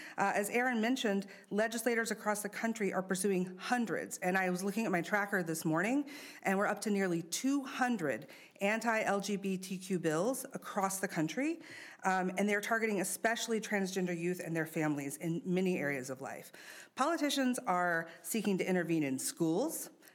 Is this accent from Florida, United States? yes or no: no; Minnesota, United States; So, you know, I'm here today also because I live here, right? I'm a Minnesotan